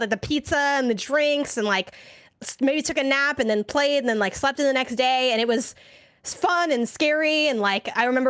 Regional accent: Chicago, Illinois, United States; you know, I'm from Chicago

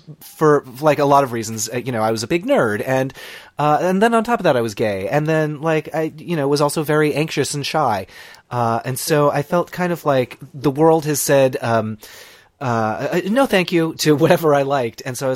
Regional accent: Connecticut, United States; So I grew up in Connecticut. So New York was an hour and a half from the other direction.

